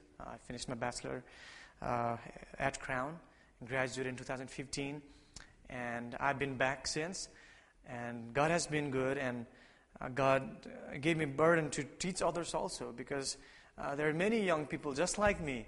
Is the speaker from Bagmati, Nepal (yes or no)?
yes; Kathmandu, Bagmati, Nepal; first language Nepali; English is a second language; I grew up, I was born and raised in Nepal, Kathmandu, Nepal. Nepal is in between China up in the north and India to the south. So two big countries and Nepal right in there. And I grew up speaking Nepali. I learned English at school.